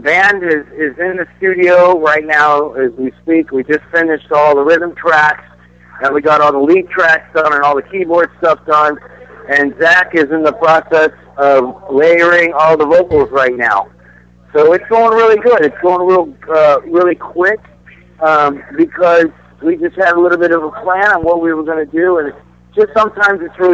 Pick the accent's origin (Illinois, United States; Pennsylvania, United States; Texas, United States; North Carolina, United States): Illinois, United States; Chicago; now in Florida, United States; better than I grew up in Chicago, so it's a lot warmer in Florida here.